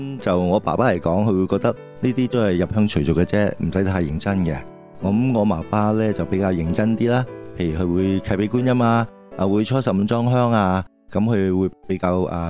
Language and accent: Chinese; Hong Kong; 是啊，没错，我在香港长大。